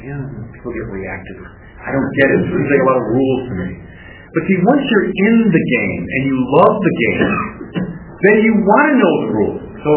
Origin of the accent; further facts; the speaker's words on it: Michigan, United States; when I was a kid, growing up outside Detroit, and my father taking my brother and me to the Tigers game.